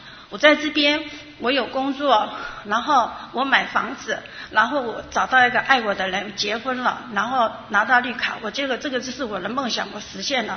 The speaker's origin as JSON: {"language": "Chinese", "country": "Taiwan", "said": "我是住在台湾的，从台湾来的。"}